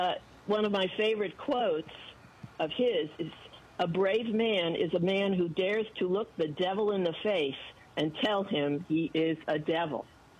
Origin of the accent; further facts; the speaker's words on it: Long Branch, New Jersey, United States; because I grew up in Long Branch, New Jersey, and that's where he was assassinated.